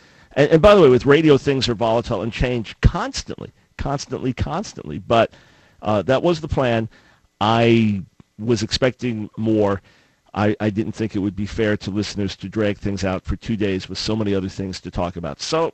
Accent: United States; and I am not, as an American, sitting here and saying, well, Uganda should do this and that.

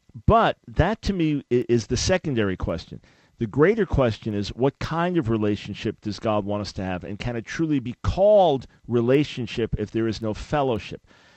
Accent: United States; I have burdens for our country, primarily, not because I'm an American, but because this is where I live

